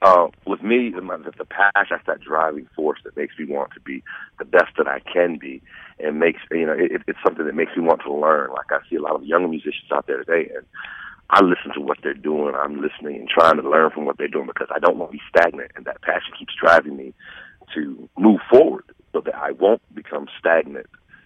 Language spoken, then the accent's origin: English; Charleston, South Carolina, United States; I am from here in Charleston, South Carolina. I've been living here the majority of my life, actually. Moved about a bit, you know, being military and travels and everything like that. But Charleston's my home.